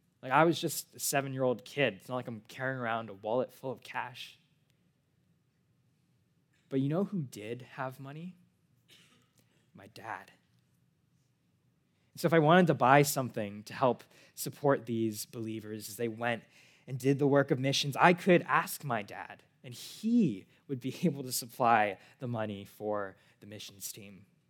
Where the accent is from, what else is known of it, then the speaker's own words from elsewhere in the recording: California, United States; now in Los Angeles, United States; As many of you know, I'm from the Bay Area, 6 hours away. I lived there my whole life until I moved down to LA for school.